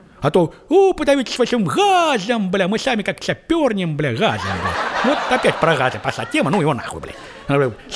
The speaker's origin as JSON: {"language": "Russian", "country": "Belarus", "said": "Мы же белорусы, мы родные, блядь, свои, сука, блядь."}